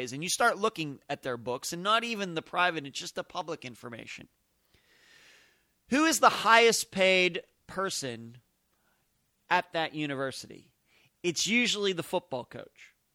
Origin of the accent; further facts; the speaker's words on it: Pittsburgh, Pennsylvania, United States; being that I grew up in the Pittsburgh area, and I've been a Pitt fan, you're either a Pitt fan or you're a Penn State fan in Pennsylvania.